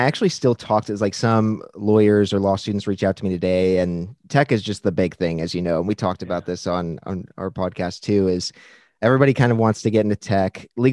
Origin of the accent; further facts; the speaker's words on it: British Columbia, Canada; also born or lived in Newfoundland; So I'm kind of from all over Canada. I was born in Newfoundland, moved to BC pretty young.